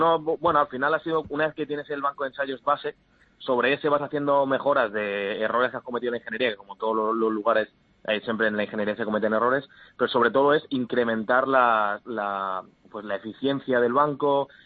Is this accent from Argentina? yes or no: no; Spain; los dos fundadores también somos españoles.